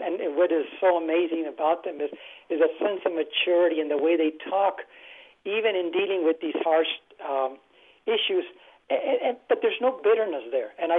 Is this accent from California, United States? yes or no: no; San Antonio, Texas, United States; I think when I was growing up in San Antonio, one of the things I noticed was how we would sometimes never talk about these things